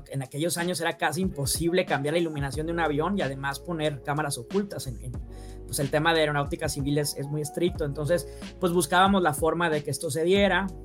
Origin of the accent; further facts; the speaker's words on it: Sonora, Mexico; Yo soy de Sonora